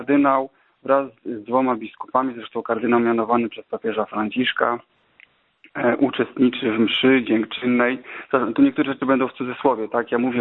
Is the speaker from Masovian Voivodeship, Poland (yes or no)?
yes; Warsaw, Masovian Voivodeship, Poland; Ja generalnie pochodzę z Warszawy, razem z żoną, tam się urodziliśmy, ale parę lat temu się przenieśliśmy.